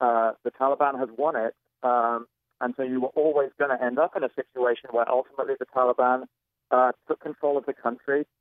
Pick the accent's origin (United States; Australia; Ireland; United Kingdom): United Kingdom; I mean, I'm British